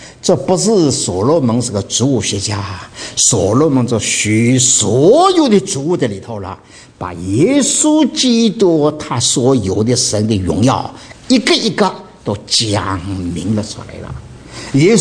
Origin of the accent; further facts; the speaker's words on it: Dinghai, Zhejiang, China; 我是在定海长大的了。